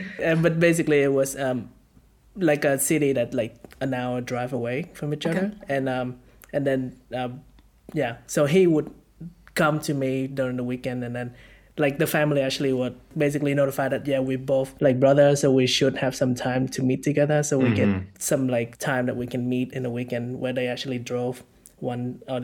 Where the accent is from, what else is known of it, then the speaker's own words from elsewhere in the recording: Vietnam; now in Munich, Germany; And I'm from Vietnam and I'm currently living in Munich, Germany.